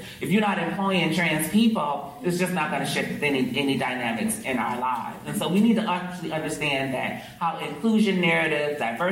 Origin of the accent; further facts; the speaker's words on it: Detroit, Michigan, United States; like I grew up in Detroit, and if you ever saw that movie 8 Mile, it's real. It's real. That's exactly how people were living and continue to live in that city where I'm from.